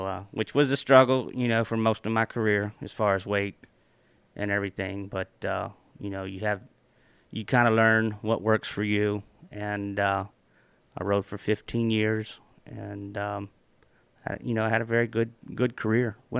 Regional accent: Lebanon, Kentucky, United States; also born or lived in Springfield, Kentucky / Lexington, Kentucky; spent most of my younger years in Springfield, Kentucky, Lebanon, Kentucky. I was born in Lebanon, Kentucky, very small towns, kind of a farm boy type. But me and my mother moved to the city when I was about 12 and to Lexington

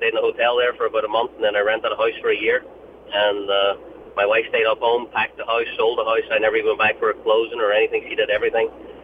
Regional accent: Northern Ireland, United Kingdom; Yeah, obviously the Epsom Derby in England would have been the big race for us over there growing up, but we would always watch the Kentucky Derby for sure.

